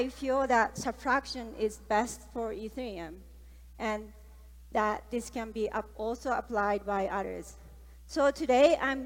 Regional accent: Japan; Where I grew up in Japan, we have this word

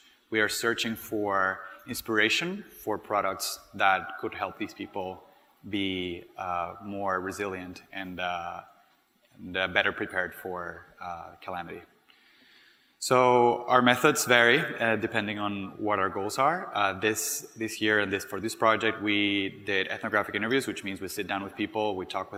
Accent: Venezuela; this year, we focused on my home country, Venezuela.

